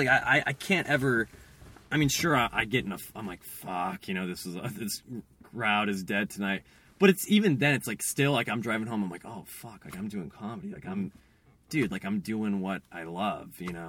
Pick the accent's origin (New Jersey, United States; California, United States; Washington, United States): California, United States; Fountain Valley; I'm from Fountain Valley, California, the FV streets. Big Mormon population there. I was raised Catholic, though. I'm Irish, raised Irish Catholic.